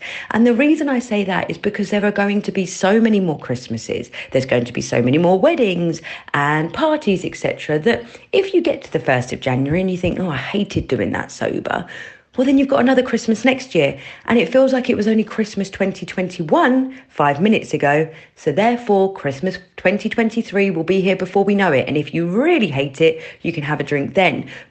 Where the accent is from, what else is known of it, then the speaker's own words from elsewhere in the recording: London, United Kingdom; I'm from West London